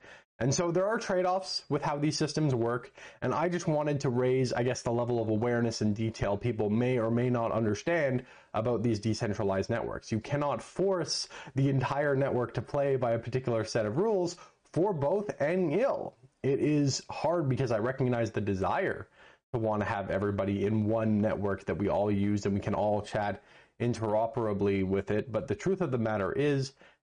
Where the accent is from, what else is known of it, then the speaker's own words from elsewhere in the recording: Canada; just because as a Canadian, the government of Canada can very easily get information about what I'm up